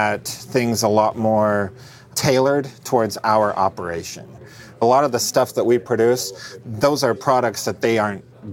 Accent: Colorado, United States; I grew up out in Colorado, and I would get frustrated when it wouldn't snow.

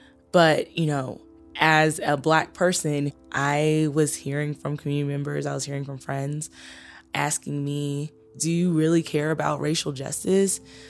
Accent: the South, United States; I grew up in the South, and when I was in high school, I saw the KKK march through our Martin Luther King parade

